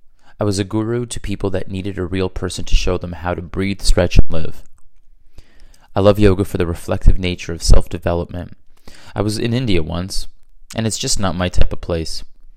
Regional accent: Toronto, Ontario, Canada; born there; I was born in Toronto, Ontario, Canada.

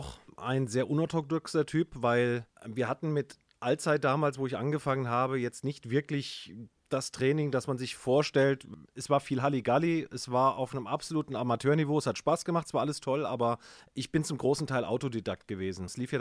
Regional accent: Alzey, Rhineland-Palatinate, Germany; Ich komme aus Alzey, eine Kleinstadt

